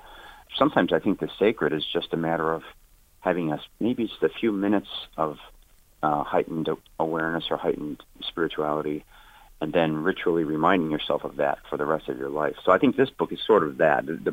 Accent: Chicago, Illinois, United States; I grew up on the South Side of Chicago, where that's kind of the way you express love is by insults.

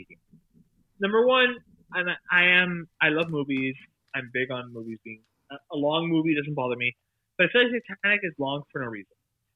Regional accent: Canada; It is not because I am French. It is because I am Canadian.

